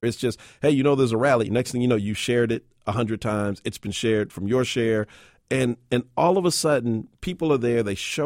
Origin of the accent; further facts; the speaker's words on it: Oakland, California, United States; Growing up in Oakland, California, at the time that I grew up, there was no way to get around protest and civil disobedience.